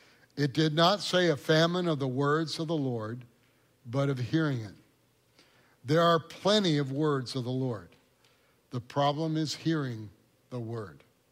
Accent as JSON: {"language": "English", "region": "Michigan", "country": "United States", "tie": "born or raised there", "said": "I grew up in Michigan, lakes and rivers, and the trees were huge by the rivers."}